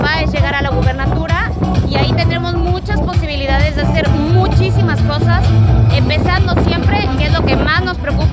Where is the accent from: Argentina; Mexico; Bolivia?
Mexico; Veracruz; porque me siento muy veracruzana, amo Veracruz